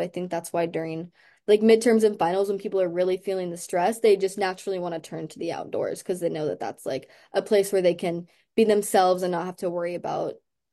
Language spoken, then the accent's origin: English; Oregon, United States; And I'm from Oregon, and so I just have such a love and a passion for the outdoors.